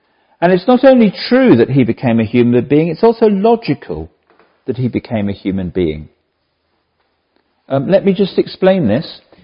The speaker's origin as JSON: {"language": "English", "region": "England", "country": "United Kingdom", "said": "I'm from England."}